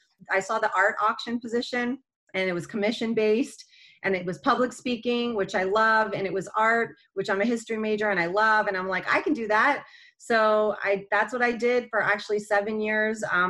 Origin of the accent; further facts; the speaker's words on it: Toronto, Ontario, Canada; now in Mooresville, United States; I grew up just outside of Toronto, and how this Canadian girl got travel industry trajectory